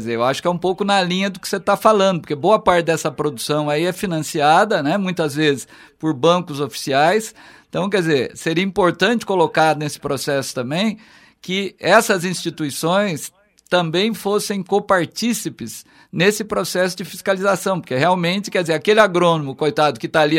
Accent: Minas Gerais, Brazil; eu sou da região do sul de Minas, que é uma região cafeeira, né?

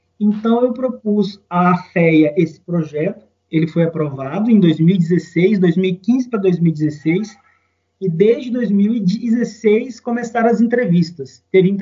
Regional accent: Ponte Nova, Minas Gerais, Brazil; born there; os hospitais ficam em Minas Gerais, na cidade onde eu nasci, aqui em Ponte Nova

